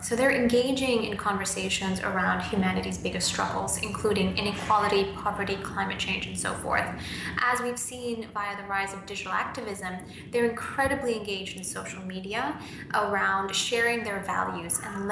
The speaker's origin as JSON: {"language": "English", "country": "Nigeria", "tie": "born or raised there", "also_born_or_lived": "Zimbabwe / Vietnam / Bangladesh / India", "said": "I grew up in Nigeria, Zimbabwe, Vietnam, Bangladesh, and India"}